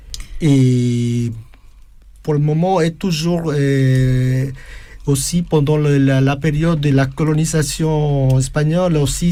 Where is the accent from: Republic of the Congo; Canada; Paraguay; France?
Paraguay; c'est de montrer mon identité métisse. Mm-hmm. Je viens de Paraguay, l'Amérique du Sud